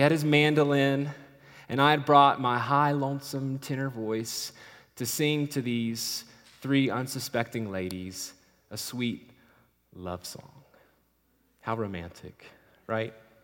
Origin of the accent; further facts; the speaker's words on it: Appalachia, United States; accent: Appalachian; hospital, but I was raised right there on that mountain. That's my mountain, and I was slipping into my Appalachian accent and bragging on my hometown.